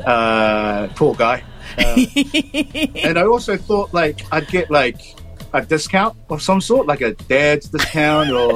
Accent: Auckland, New Zealand; I didn't grow up in South Auckland. Yeah. Love the place. Mm. But I grew up in Central Auckland, Graylin, Ponsonby.

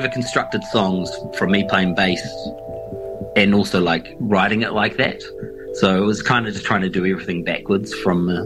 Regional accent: Dunedin, Otago, New Zealand; I met all these people from South Auckland and I was from Dunedin

